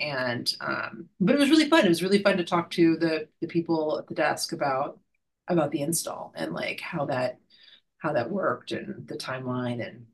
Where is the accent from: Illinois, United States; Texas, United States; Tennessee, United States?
Texas, United States; forgive my pronunciation because I am Texan.